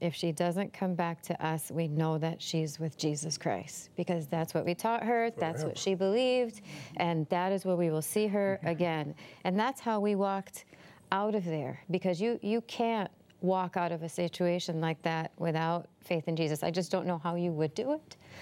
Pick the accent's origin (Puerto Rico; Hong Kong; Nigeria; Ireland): Puerto Rico; also born or lived in Canada; I'm from Puerto Rico, and we lived for a while in Canada.